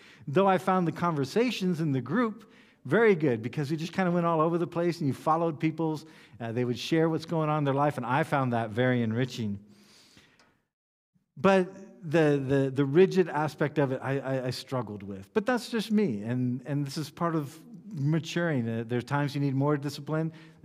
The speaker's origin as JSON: {"language": "English", "country": "Ghana", "tie": "born or raised there", "said": "when I was growing up in Ghana. I lived in Ghana in West Africa when I was a child"}